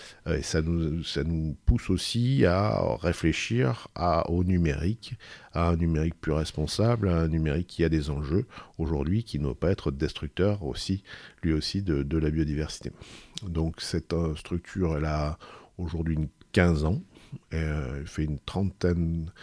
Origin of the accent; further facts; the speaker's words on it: Saint-Chamas, Provence-Alpes-Côte d'Azur, France; je ne suis pas d'Aix-en-Provence, je suis né à Aix, parce que donc, je suis d'un village qui s'appelle Saint-Chamin, qui est au nord de l'étang d'Aubert.